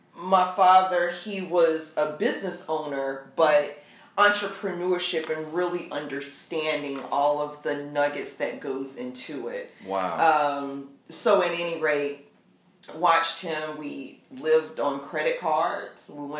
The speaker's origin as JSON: {"language": "English", "town": "Durham", "region": "North Carolina", "country": "United States", "tie": "born or raised there", "lives_now": "Raleigh, United States", "said": "I am from Durham, North Carolina, presently reside in Raleigh."}